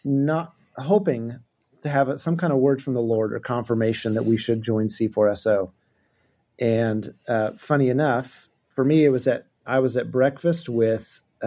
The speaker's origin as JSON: {"language": "English", "town": "Tulsa", "region": "Oklahoma", "country": "United States", "said": "So I'm from Tulsa, Oklahoma. I've lived here forever. My folks came here in the late 60s to go to Oral Roberts University."}